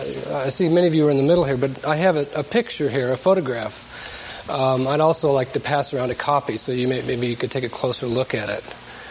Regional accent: Missouri, United States; For me, growing up in Missouri and spending time in Kansas, I can appreciate what a prairie is

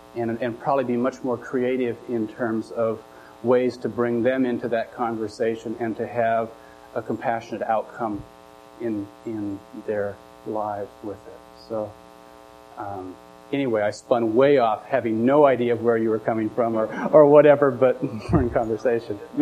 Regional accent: Pacific Northwest, United States; born there; I was born in the Northwest and have generations back before

